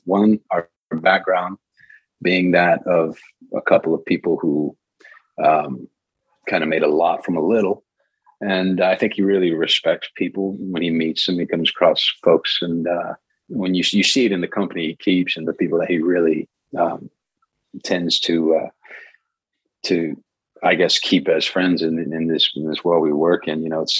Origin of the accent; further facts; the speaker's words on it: Austin, Texas, United States; You know, I grew up in Texas. I was from Austin, Texas.